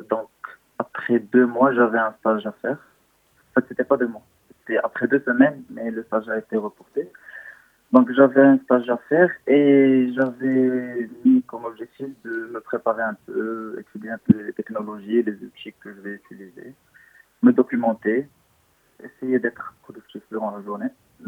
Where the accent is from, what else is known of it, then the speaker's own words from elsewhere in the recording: Morocco; je suis marocain et j'ai 23 ans.